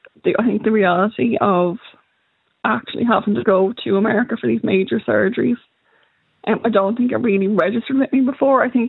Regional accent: Arklow, Leinster, Ireland; My hometown, Arklow, has been tremendous. But the surrounding areas like Wicklow Town, Rathnew, we've had Gorey, they've all completely gotten behind me

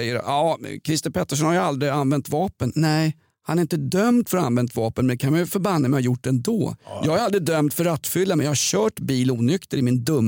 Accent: Stockholm, Stockholm County, Sweden; jag är ju från Vällingby, vi har ju shottat ur flaskor

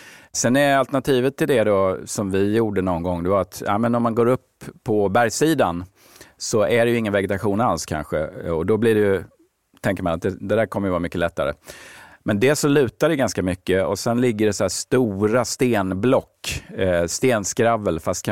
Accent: Ronneby, Blekinge, Sweden; min egen uppväxt i hemma i Ronneby.

